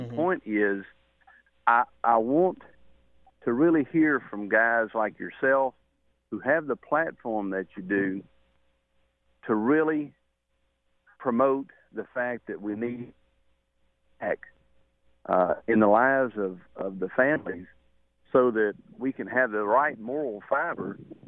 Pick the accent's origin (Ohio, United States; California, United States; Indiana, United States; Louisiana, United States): Louisiana, United States; I appreciate it, and I love getting to speak with you, fellow Louisiana man.